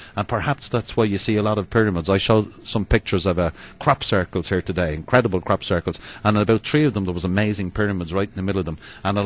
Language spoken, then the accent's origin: English; Ireland; I'm Irish. I like me few pints of Guinness and me little drop of Irish whiskey.